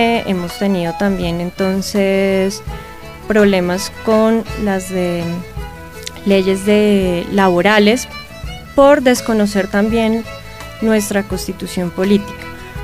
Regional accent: Colombia; somos ciudadanos del Estado colombiano

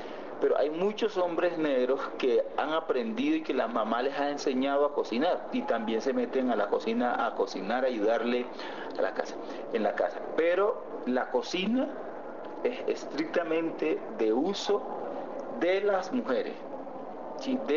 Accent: Pacific region, Colombia; Y como yo vengo del Pacífico Sur, digamos, uno pudiera decir un encocao de pescado, ¿sí?

